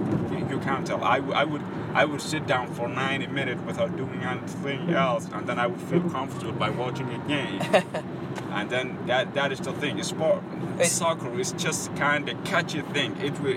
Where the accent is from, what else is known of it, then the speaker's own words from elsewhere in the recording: Ethiopia; English is a second language; moved away as an adult; now in United States; I came here 2.5 years ago. So I'm from Ethiopia originally, and then I grew up with soccer.